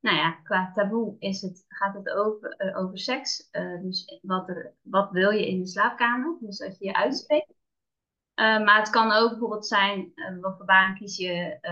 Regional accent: Zeeland, Netherlands; Ik ben Zeeuwse, zeg ik er altijd bij. Ik kom uit Zeeland. 42 jaar.

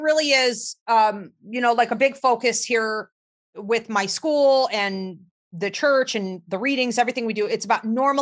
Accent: Georgia, United States; born there; I was born in Georgia.

